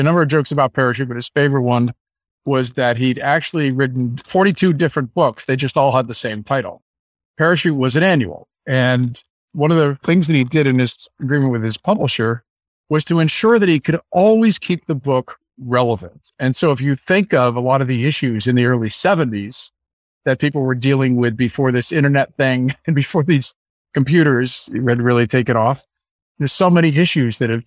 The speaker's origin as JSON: {"language": "English", "town": "San Francisco", "region": "California", "country": "United States", "tie": "born or raised there", "said": "So I grew up in San Francisco."}